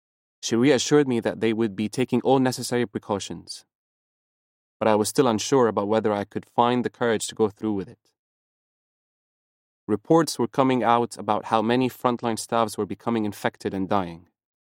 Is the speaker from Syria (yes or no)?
yes; Syria; before, in my home country of Syria, when things were changing quickly, falling apart.